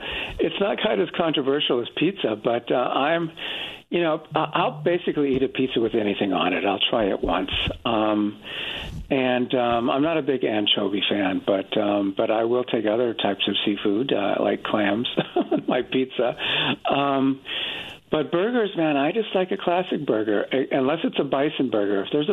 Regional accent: California, United States; I grew up, my mother's from Arizona, I grew up in Southern California.

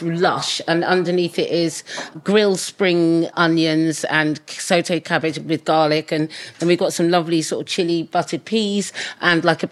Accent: Islington, London, United Kingdom; Islington.

